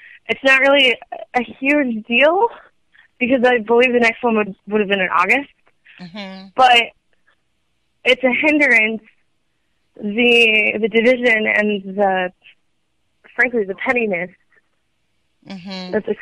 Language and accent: English; Hazelwood, Missouri, United States; I grew up in Hazelwood, the very end of Coldwater Creek, I believe, just barely kisses Hazelwood.